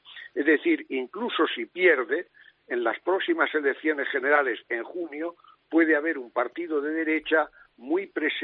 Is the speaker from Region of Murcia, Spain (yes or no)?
yes; Totana, Region of Murcia, Spain; que soy de Totana, Murcia